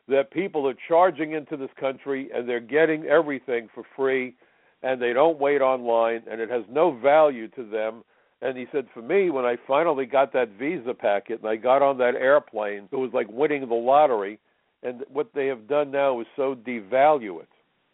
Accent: New York, United States; born there; If you were born in Puerto Rico, you are as American as I am. And I was born in New York.

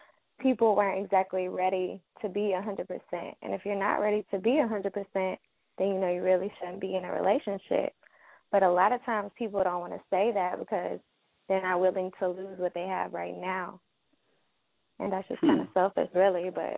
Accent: the South, United States; I'm from the South, and I'm 27.

